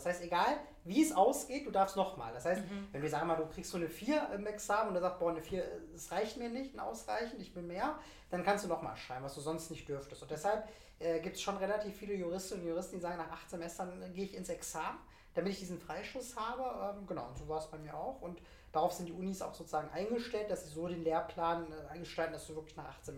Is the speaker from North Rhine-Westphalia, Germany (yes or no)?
yes; Oberhausen, North Rhine-Westphalia, Germany; also born or lived in Wuppertal; ich bin in Wuppertal geboren, im schönen Bergischen Land, bin aber mit 2,5 Jahren nach Oberhausen gezogen worden und dort dann auch geblieben. Hab Grundschule da besucht, mein Abitur gemacht 2004